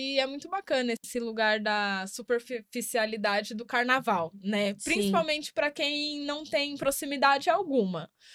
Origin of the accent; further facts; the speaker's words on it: São Paulo, Brazil; Mas aí aqui a gente é paulista, né, amor?